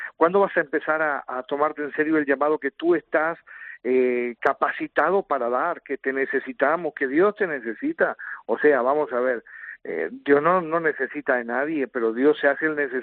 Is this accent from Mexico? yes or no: no; Argentina; moved away as an adult; now in Spain; yo soy originario de Argentina, pero estoy radicado hace ya unos 12, 13 años aquí en España.